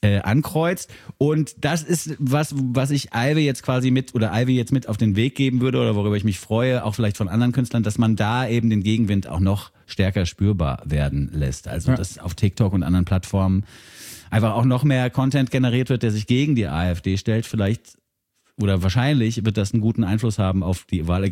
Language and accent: German; Frankfurt, Hesse, Germany; Und das Ding ist bei mir damals als Frankfurter, der in einer sehr diversen Gang, sag ich jetzt mal, unterwegs war